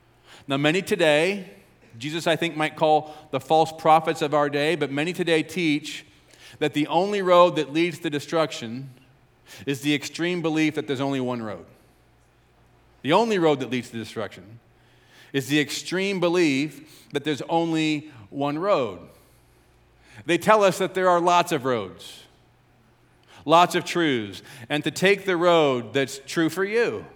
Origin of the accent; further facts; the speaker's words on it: St. Louis, Missouri, United States; I grew up in our culture. I grew up in St. Louis. I grew up watching TV, listening to the radio, going to high school, going to college.